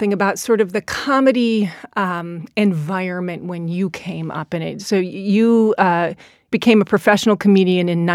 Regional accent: Michigan, United States; moved away; Actually, I've been here 30 years, but I was raised in Michigan.

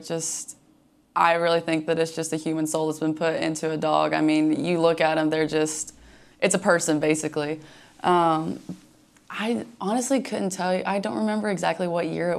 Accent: Georgia, United States; Athens is about hour 15, hour and a half from my hometown. We used to drive down when I was little and watch the Georgia games

